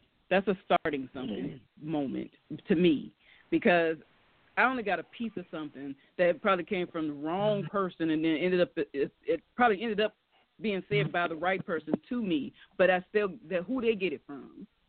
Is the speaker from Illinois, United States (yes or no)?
yes; Chicago, Illinois, United States; now in Charlottesville, United States; No, I'm from Chicago. Don't tell me I'm from Virginia. You know I ain't from Virginia.